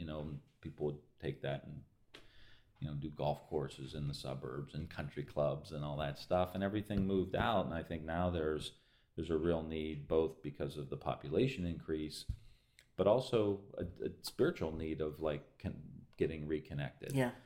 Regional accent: Ireland; as an Irishman, I say the pub, you know, it was a public house.

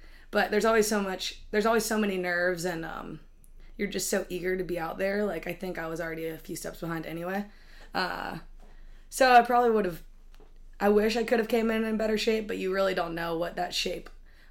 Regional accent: Raleigh, North Carolina, United States; I'm from Raleigh, North Carolina, so about 20 minutes from here, local girl.

